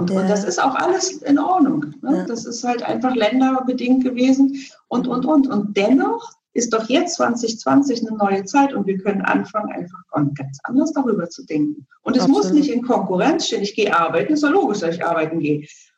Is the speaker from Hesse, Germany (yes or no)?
no; Berlin, Germany; ich bin ja selber in Ost-Berlin groß geworden